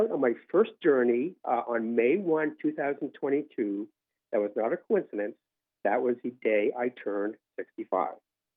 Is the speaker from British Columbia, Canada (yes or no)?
no; Halifax, Nova Scotia, Canada; Sure. So I grew up in Halifax, Nova Scotia